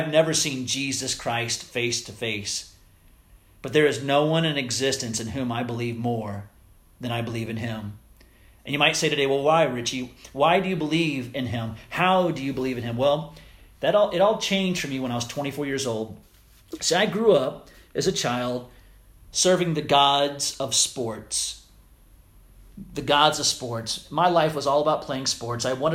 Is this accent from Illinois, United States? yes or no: no; Missouri, United States; Now living back in my home state of Missouri, there in the United States